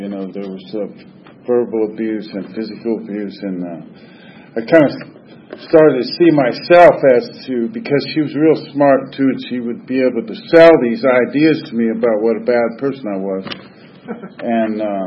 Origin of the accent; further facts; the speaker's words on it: Los Angeles, California, United States; born there; But I was born in Los Angeles in 1950.